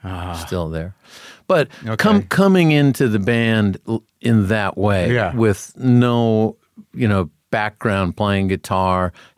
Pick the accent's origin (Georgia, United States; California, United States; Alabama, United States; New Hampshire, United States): New Hampshire, United States; Concord; Concord, New Hampshire.